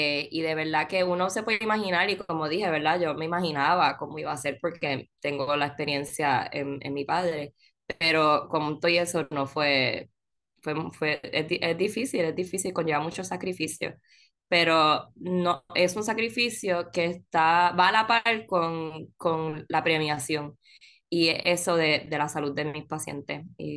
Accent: Ponce, Puerto Rico; Pues yo soy ponceña. Como yo le digo a la gente, yo soy una ponceña con sangre verde. Sé que soy de Ponce, pero fui a estudiar el colegio.

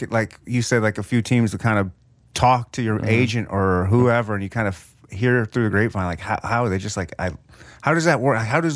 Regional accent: Michigan, United States; But I've always been, like, I was born and raised in Michigan, so that's my team.

